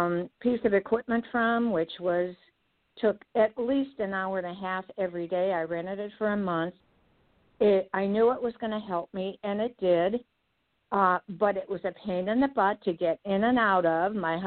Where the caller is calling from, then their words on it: California, United States; I'm in Central Coast, Californi